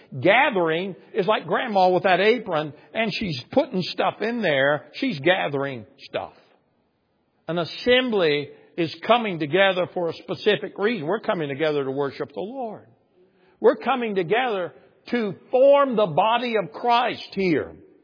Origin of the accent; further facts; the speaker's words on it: Arkansas, United States; Some might say ecclesia. I don't. I'm from Arkansas. I believe it's ekklesia.